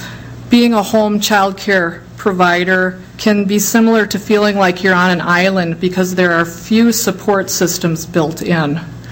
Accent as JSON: {"language": "English", "town": "Edina", "region": "Minnesota", "country": "United States", "said": "I'm from Edina"}